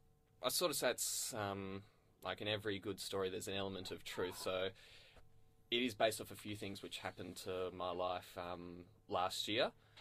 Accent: Perth, Western Australia, Australia; now in Melbourne, Australia; Yep, grew up in Perth. Moved over to Melbourne last year.

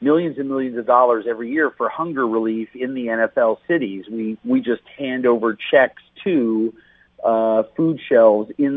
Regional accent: Minnesota, United States; And I think Minnesotans, if I'm cooking in my hometown for my home, you know, people, should be eating the food that I want to serve.

